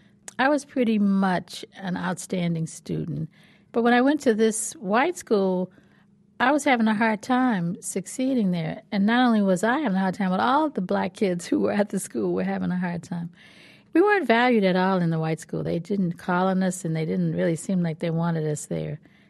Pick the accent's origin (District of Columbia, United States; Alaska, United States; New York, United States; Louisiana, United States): District of Columbia, United States; Washington; also born or lived in Virginia; Well, I was born in Virginia, but I grew up in Washington, D.C.